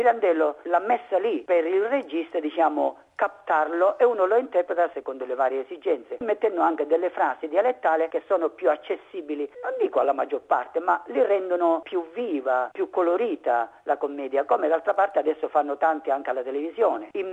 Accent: Sicily, Italy; perché appunto sono siciliano

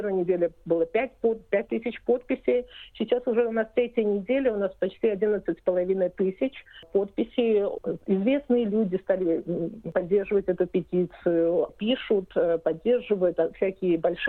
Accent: Georgia; Я сама из Грузии

